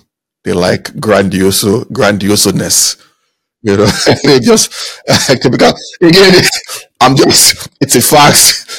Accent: Calabar, Cross River, Nigeria; because I did spend a part of my time growing up in Calabar, which is more of an epic place, actually an epic place, right? Spent time in Calabar, all those places where my stomping ground, Odukbani, so many places.

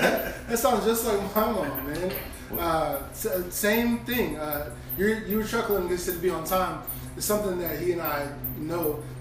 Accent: Stafford, Texas, United States; I grew up over in Stafford, outside of Missouri City, Sugar Land area. And just me and my mom. They're from, my whole family's from Jamaica. I'm the only natural born citizen. Everybody's naturalized. I was born here.

